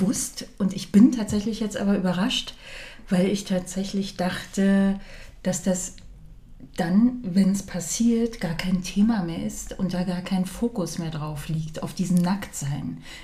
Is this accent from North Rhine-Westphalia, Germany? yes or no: no; Berlin, Germany; ich bin eine Frau, geboren und aufgewachsen in Ost-Berlin, 50 Jahre alt